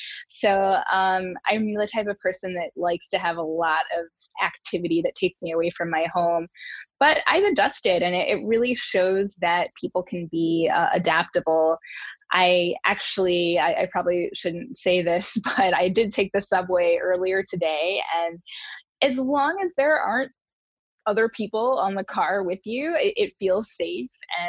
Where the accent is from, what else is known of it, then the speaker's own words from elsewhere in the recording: Detroit, Michigan, United States; And I was like, we have to meet because I'm from the Detroit area too.